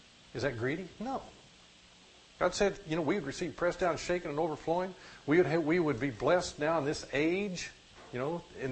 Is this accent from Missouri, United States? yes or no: yes; Missouri, United States; I'm from Missouri. Show me. Show me. You know, I'm from the state whose animal is a, for nicer terms, a mule, okay?